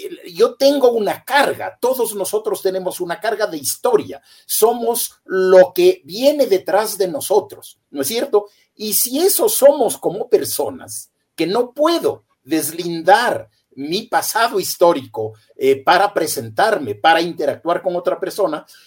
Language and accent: Spanish; Ecuador; yo soy ecuatoriano, mi patria es la República del Ecuador